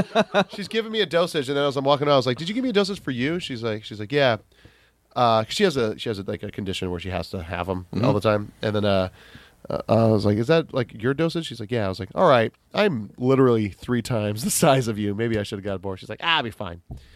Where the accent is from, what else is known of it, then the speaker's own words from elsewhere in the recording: Kailua, Hawaii, United States; I am from Kailua.